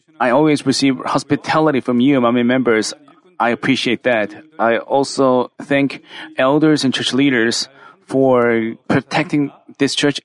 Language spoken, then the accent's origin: English; Russia; Has any one of you been to Russia? But because I came from Russia, let me briefly introduce what country Russia is.